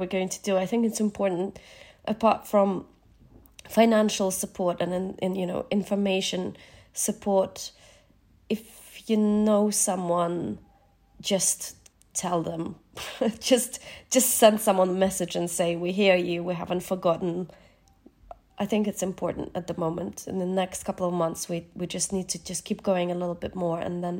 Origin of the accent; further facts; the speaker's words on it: Kakhovka, Kherson Oblast, Ukraine; when I spoke to my dad's accountant who's staying in Kakhovka, in my hometown, which is occupied now, and they can't get out now.